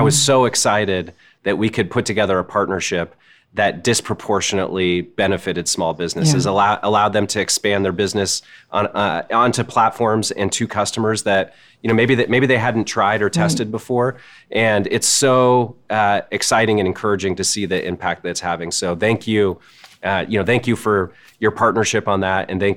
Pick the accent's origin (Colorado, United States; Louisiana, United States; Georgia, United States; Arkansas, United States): Colorado, United States; I grew up in Western Colorado. I spent a lot of time in Moab.